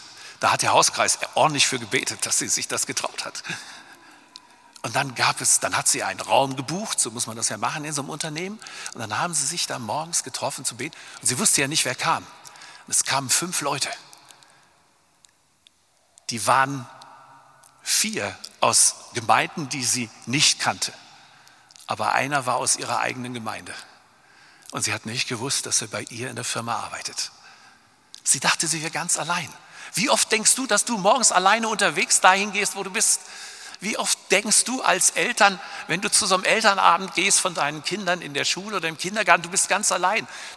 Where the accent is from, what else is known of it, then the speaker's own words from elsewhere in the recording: North Rhine-Westphalia, Germany; aus dem Ruhrgebiet, wo ich herkomme.